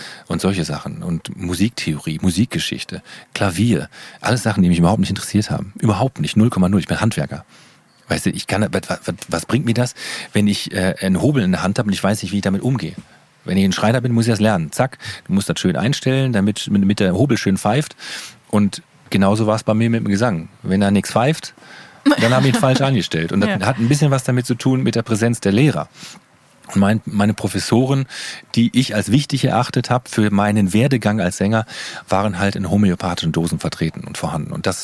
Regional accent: North Rhine-Westphalia, Germany; Salopp gesagt, ich entschuldige mich, ich bin Westfale.

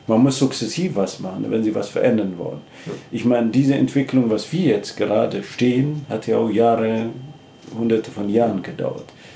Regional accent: Ethiopia; German is a second language; now in Germany; ich komme ursprünglich aus Äthiopien, habe in Leipzig studiert

